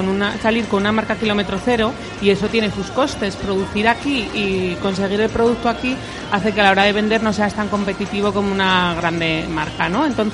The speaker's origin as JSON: {"language": "Spanish", "region": "Aragon", "country": "Spain", "moved": "yes", "lives_now": "San Sebastián, Spain", "said": "Yo soy maña"}